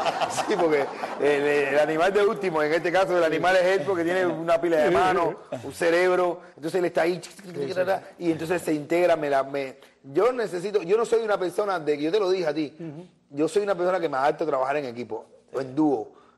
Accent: Havana, Cuba; No, no, yo soy de La Habana.

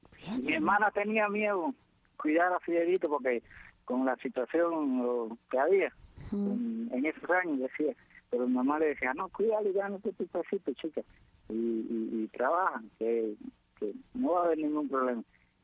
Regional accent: Banes, Holguín, Cuba; Sí, potencia mundial cero. Óyeme, pues yo soy de Bani

